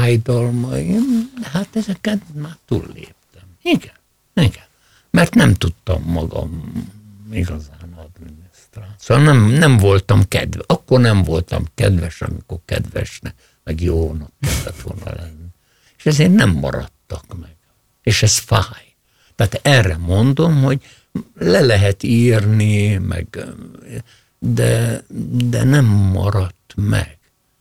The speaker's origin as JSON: {"language": "Hungarian", "region": "Budapest", "country": "Hungary", "tie": "born or raised there", "said": "Az volt a Tisza-Kálmán tér, majd később a köztársaság tér, és tehát én ott nőttem föl"}